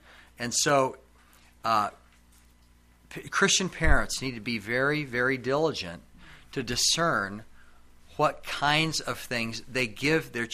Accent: Alaska, United States; born there

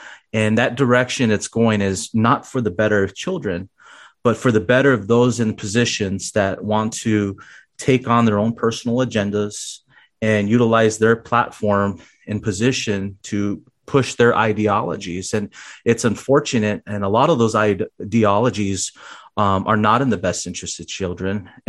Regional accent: Phoenix, Arizona, United States; I'm originally from South Phoenix, Arizona, born and raised in Phoenix. And I moved out to Pinal County. It's going on 7 years now.

